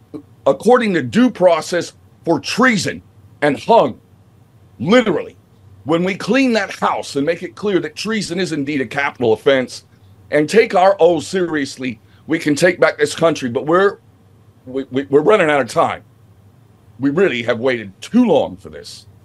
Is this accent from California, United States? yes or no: yes; California, United States; I grew up in Southern California.